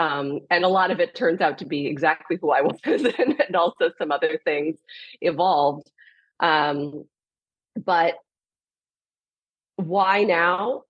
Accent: Illinois, United States; I mean, I grew up figure skating in Illinois as well.

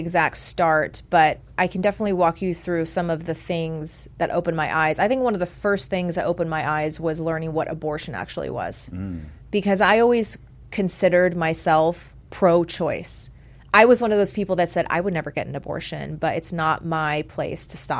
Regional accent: Georgia, United States; I grew up in South Georgia outside Savannah in a very small town with one stoplight, like 10 churches anywhere.

